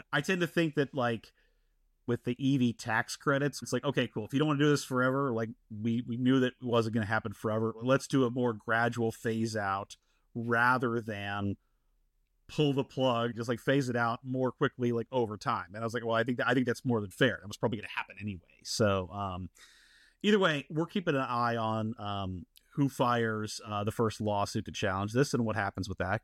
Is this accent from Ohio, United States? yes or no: no; Texas, United States; Senator Ted Cruz out of my home state of Texas